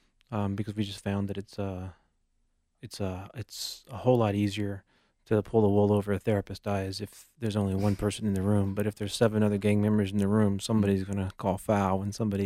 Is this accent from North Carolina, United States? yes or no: yes; North Carolina, United States; now in Denver, United States; But I grew up in North Carolina. I spent most of my life there, went to University of North Carolina for undergraduate.